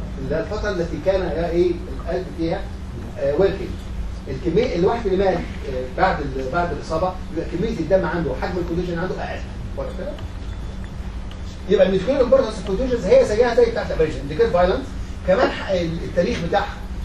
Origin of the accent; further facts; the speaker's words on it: Egypt; بيسموه صرصور الودن احيانا اللغه العاميه بقى عندنا في مصر